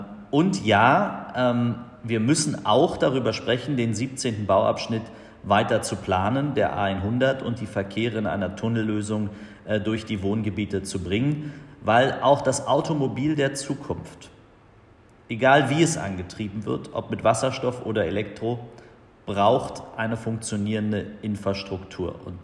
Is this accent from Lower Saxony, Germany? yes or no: no; Berlin, Germany; Und wir als Berliner haben natürlich jetzt den ersten Wahlkampf in diesem Jahr, der zu bestehen ist, den man bestreitet.